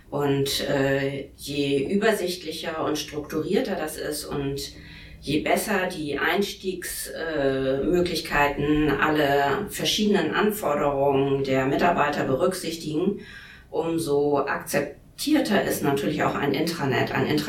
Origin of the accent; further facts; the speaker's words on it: Northern Germany, Germany; accent: Northern German; Wahrscheinlich hört man auch so ein bisschen an meiner, an meinem Dialekt, dass ich eher aus dem Norden von Deutschland komme. Ich bin ein Küstenkind, habe einen Homeoffice-Standort in Oldenburg